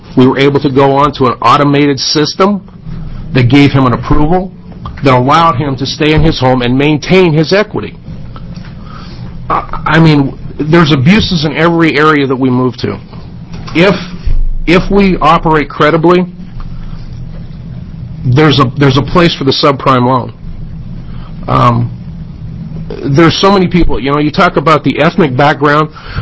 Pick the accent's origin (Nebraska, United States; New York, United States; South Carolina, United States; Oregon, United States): Oregon, United States; Hermiston; I'm from Hermiston. … I'm an independent broker in Hermiston